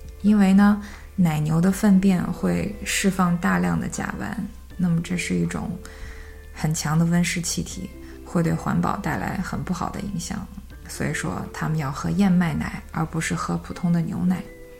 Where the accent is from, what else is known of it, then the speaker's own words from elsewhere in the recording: China; 但是作为一个中国人，那我当时又不断的会被各种发言的内容拉回去